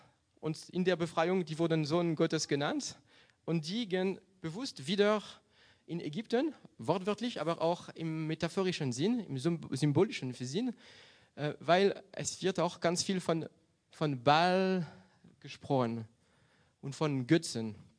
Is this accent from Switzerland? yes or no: no; Brittany, France; als Christ